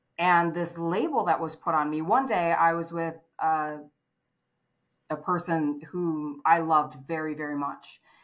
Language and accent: English; Michigan, United States; moved away as an adult; when I was 19, 20 years old, I left my hometown in Michigan and I moved to California.